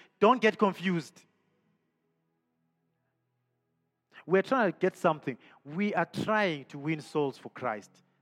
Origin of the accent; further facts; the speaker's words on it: Zimbabwe; moved away; because I'm from Zimbabwe originally.